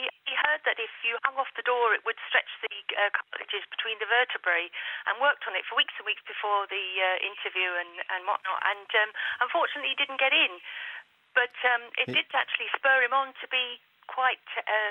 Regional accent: England, United Kingdom; I'm English

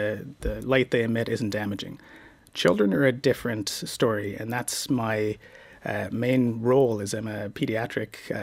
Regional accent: Canada; So I'm Canadian, so I can talk about the Americans as I like.

